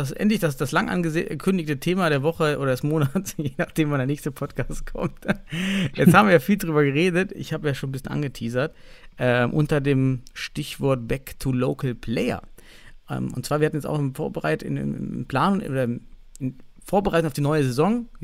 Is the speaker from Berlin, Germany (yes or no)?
no; Suhl, Thuringia, Germany; ich komme ja aus Suhl